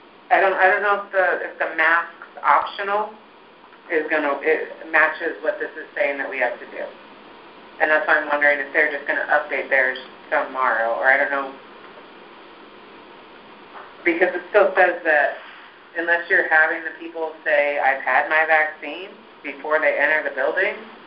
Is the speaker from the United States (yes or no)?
yes; United States; I'm an American, it's my right?